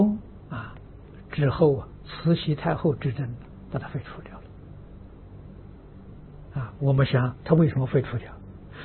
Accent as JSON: {"language": "Chinese", "town": "Jian'ou", "region": "Fujian", "country": "China", "tie": "born or raised there", "said": "我小时候住在福建，住在建瓯啊，那个地方啊，扶鸾的风气很盛啊，那时候我们才十几岁啊"}